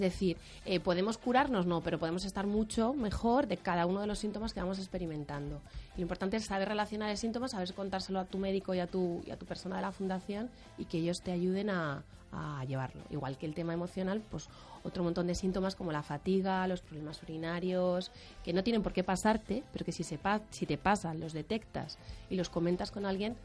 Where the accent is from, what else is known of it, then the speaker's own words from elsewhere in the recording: Bilbao, Basque Country, Spain; moved away as an adult; now in Madrid, Spain; Yo ya estaba en una asociación, soy de Bilbao y estaba en una asociación en Bilbao. Luego vine a trabajar a Madrid